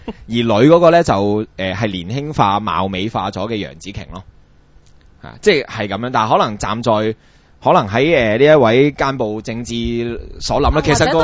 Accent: Hong Kong; 雖然我哋香港人好討厭呢一個人

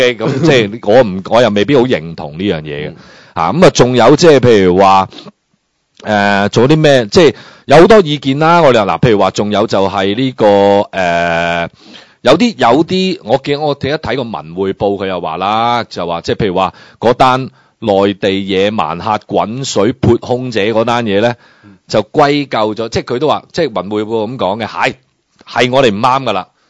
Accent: China; 我哋中国人有几强横先？我哋呢二千年有乜嘢冇经历过先？

